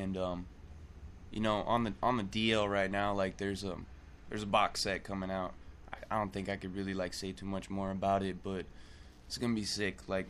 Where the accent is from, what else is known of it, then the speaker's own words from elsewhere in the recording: Fresno, California, United States; born there; I was born in Fresno, California, so as a singer-songwriter, it's important for me to go to the place where I was born